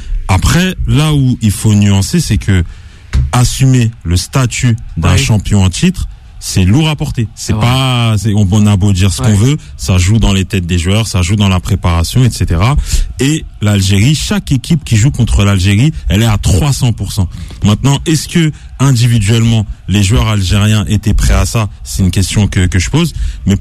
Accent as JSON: {"language": "French", "country": "Cameroon", "said": "Moi-même, je suis originaire du Cameroun."}